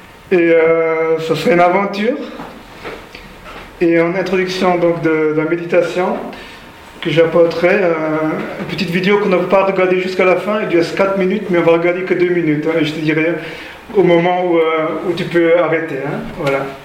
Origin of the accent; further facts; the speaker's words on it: Saarbrücken, Saarland, Germany; suis issu d'une famille non chrétienne et je me suis converti en 1986 à l'âge de 19 ans dans ma ville natale à Saarbrücken en Allemagne, donc ville frontalière avec la France.